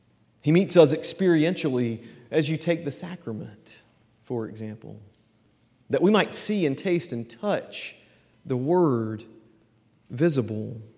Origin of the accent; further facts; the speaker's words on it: Southeast, United States; It'll be important for you to remember that I'm originally not from the Pacific Northwest. I'm from the Southeast, and as any 14-year-old boy in the Southeast will tell you